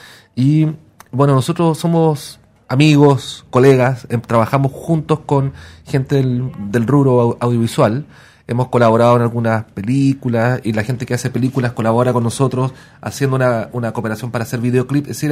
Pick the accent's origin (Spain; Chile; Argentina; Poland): Chile; southern Chile; Nosotros somos del sur de Chile, donde hay una cultura mapuche súper viva, donde hay influencia hispana, donde hay influencia de la cultura chilota, que está un poco más al sur de Valdivia, influencia alemana.